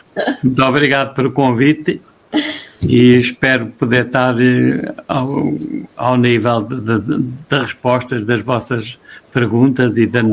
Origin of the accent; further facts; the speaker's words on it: Marinha Grande, Leiria, Portugal; fui criado na Marinha Grande, em casa de meus avós, e como meus pais viviam aqui já em Picacinhos nessa altura